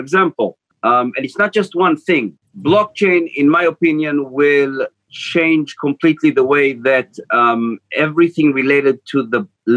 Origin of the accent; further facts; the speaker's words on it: Israel; English is a second language; I'm originally from Israel, so I was very involved with the Israeli high-tech and startup scene.